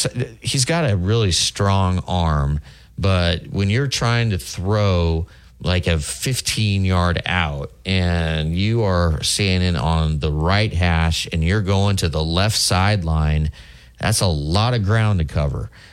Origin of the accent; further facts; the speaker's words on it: Lincoln, Nebraska, United States; including two coaches from Auburn and one from my hometown of Lincoln, Nebraska.